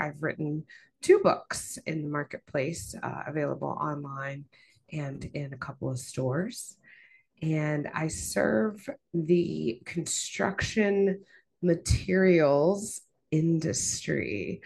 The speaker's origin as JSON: {"language": "English", "region": "Virginia", "country": "United States", "said": "So I'm from Appalachia originally, Appalachian author, and from Southwest Virginia."}